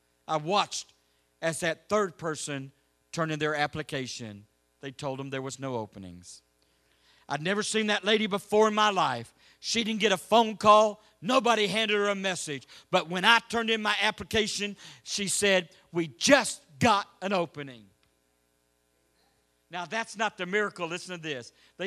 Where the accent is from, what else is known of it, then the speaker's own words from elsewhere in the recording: Texas, United States; Now, I'm not like you. I'm from Texas where all the drugs are. Y'all don't have those problems in New York or New Jersey.